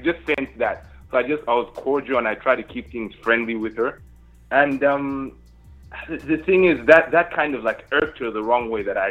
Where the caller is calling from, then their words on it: Canada; I'm calling from Canada.